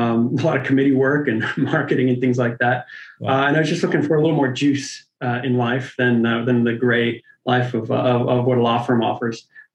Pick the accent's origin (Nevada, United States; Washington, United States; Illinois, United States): Washington, United States; Seattle; I grew up here in the Seattle area and moved back very year to get back to the climate. And I have family here.